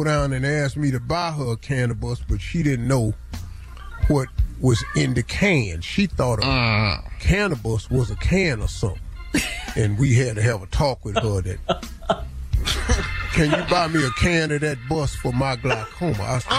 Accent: West Virginia, United States; I'm from West Virginia. Hell, most people I know down from West Virginia country.

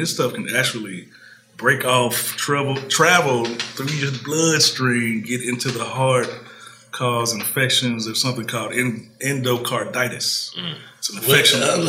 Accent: Memphis, Tennessee, United States; You know, from Memphis, went to dental school at there's a school called Meharry in Nashville.

